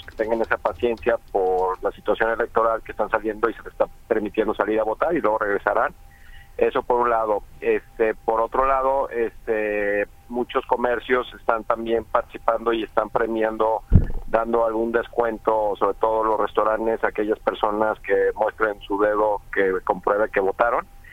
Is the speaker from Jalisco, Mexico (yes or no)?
yes; Jalisco, Mexico; Es el gran reto que tenemos como mexicanos, como jaliscienses, que la gente salga a votar.